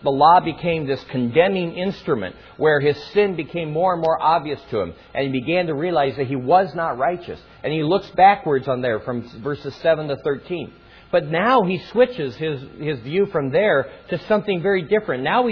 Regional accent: Denver, Colorado, United States; I was a child growing up in Denver, Colorado. I played with many friends and loved the snow.

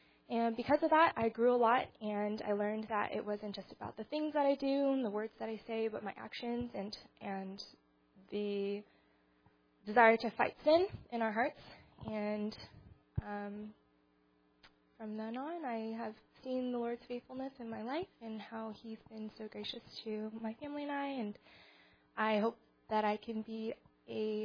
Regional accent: Fremont, California, United States; also born or lived in Kentucky; now in Elk Grove, United States; So after that, we moved over to California, and that's basically where I've grown up. We grew up in the Bay Area in Fremont

